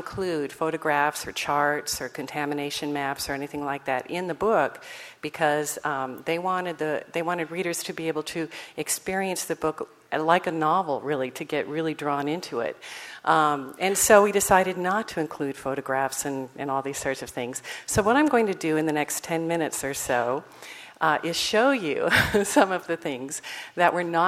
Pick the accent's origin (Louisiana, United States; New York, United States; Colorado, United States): Colorado, United States; I come from Scandinavian farm families in Iowa and Minnesota, and my parents moved to Colorado where they thought they could start a new life, and this is my father and me right after I was born, right after we moved out to Colorado.